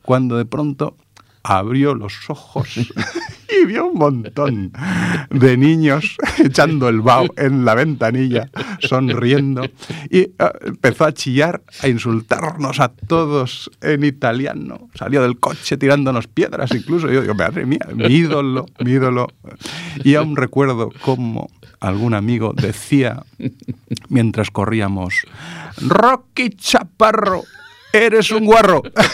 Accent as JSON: {"language": "Spanish", "town": "Caspe", "region": "Aragon", "country": "Spain", "tie": "born or raised there", "said": "Mi pueblo es Caspe, un pueblecito aragonés, pequeño. En aquella época, pocos habitantes."}